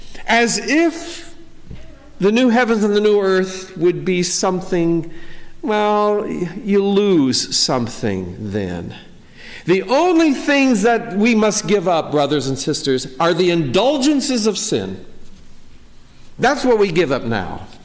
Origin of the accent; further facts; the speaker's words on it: Pella, Iowa, United States; I remember working in a certain factory in my hometown of Pella.